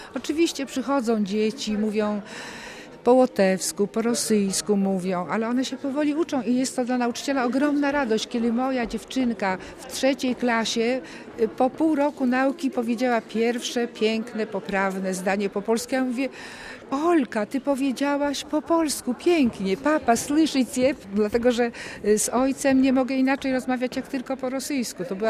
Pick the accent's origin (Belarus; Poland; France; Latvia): Latvia; Riga; Jestem z Rygi, jestem wychowawcą klasy trzeciej.